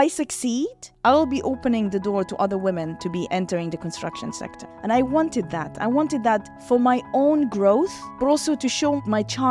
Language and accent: English; Khartoum, Sudan; So I was born and raised in Khartoum, which is the capital of Sudan.